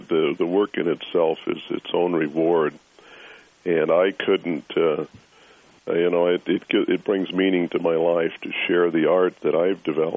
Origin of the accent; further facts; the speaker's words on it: Nixa, Missouri, United States; I was born in Springfield, Missouri. My hometown is Nixa, Missouri, which is just 10 miles south of Springfield.